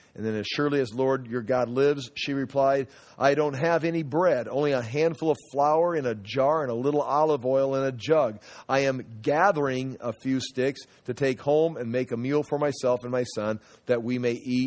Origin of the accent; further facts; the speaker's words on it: United States; I'm an American. It's like, I've grown up here. I live here. I do work here. I do business here. I pay taxes here.